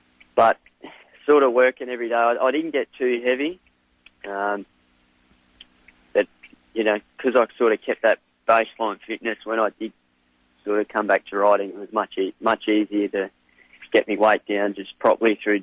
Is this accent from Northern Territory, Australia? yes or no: yes; Alice Springs, Northern Territory, Australia; now in Melbourne, Australia; I come from Alice Springs, and obviously a big move to Melbourne